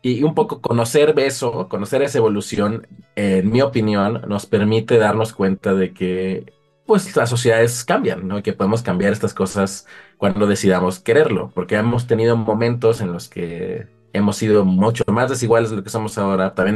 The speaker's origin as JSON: {"language": "Spanish", "country": "Mexico", "also_born_or_lived": "Sweden", "said": "Y la de México como mexicano, pues es también, como domina ahí claramente entre mis trabajos."}